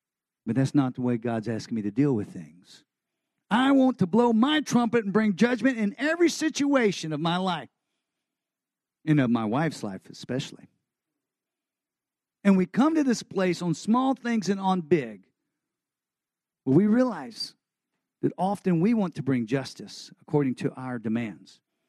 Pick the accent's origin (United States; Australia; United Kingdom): United States; Texas; Because I'm from Texas, and I can kick everyone's backside.